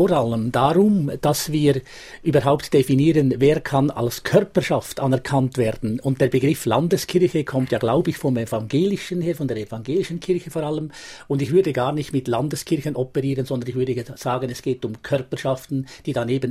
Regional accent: Lucerne, Switzerland; würde ich vielleicht als Luzerner nicht unbedingt bestätigen

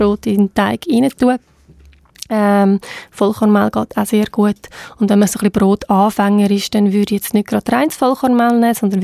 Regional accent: Switzerland; bei uns in der Schweiz

